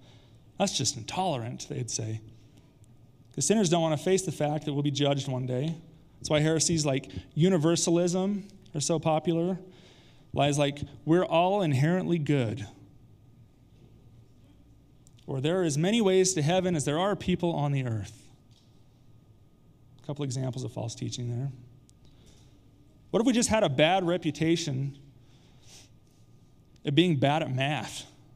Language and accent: English; Magna, Utah, United States; I get it, I'm from Magna.